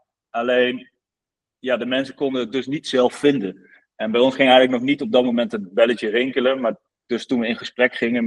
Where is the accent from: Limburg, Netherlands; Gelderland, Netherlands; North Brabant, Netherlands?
Gelderland, Netherlands; Nijmegen; now in Rotterdam, Netherlands; geboren in Nijmegen. Op dit moment woon ik zelf in Rotterdam, maar wel geboren en getogen in Nijmegen.